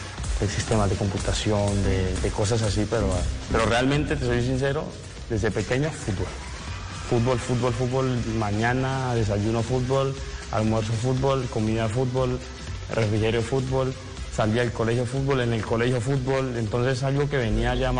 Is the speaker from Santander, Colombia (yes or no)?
no; Cali, Valle del Cauca, Colombia; soy de Cali, vos sabes que los de Cali suelen tener un poquito de sabor.